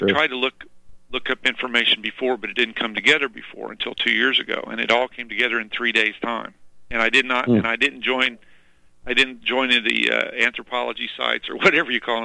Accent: Midwest, United States; Okay, I'm not religious. Okay, but I grew up in the Midwest, in the Bible Belt.

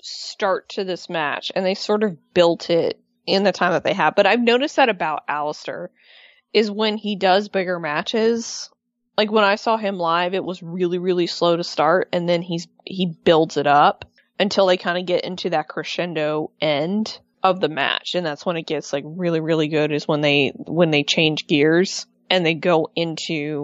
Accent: the South, United States; I cried. As a Southerner, I was offended.

